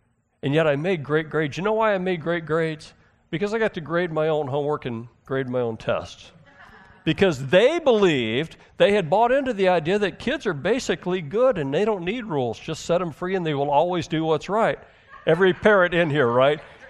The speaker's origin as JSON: {"language": "English", "town": "Houston", "region": "Texas", "country": "United States", "tie": "born or raised there", "said": "So I grew up in Houston, and I went to a school, fourth and fifth grade. It was in Alief, Texas, a subsection of Houston, Smith Elementary."}